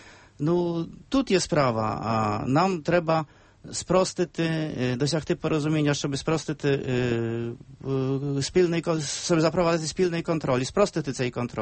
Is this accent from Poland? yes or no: yes; Poland; Ukrainian is a second language; ми можемо довести, що ми, поляки, але також і ви, українці, зробили дуже багато на цьому кордоні